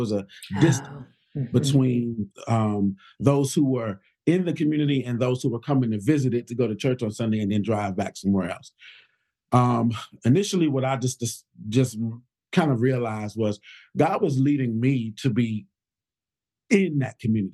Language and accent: English; Chicago, Illinois, United States; So my journey begins in Englewood as a young child, as a young boy, born and raised in Englewood on the south side of Chicago.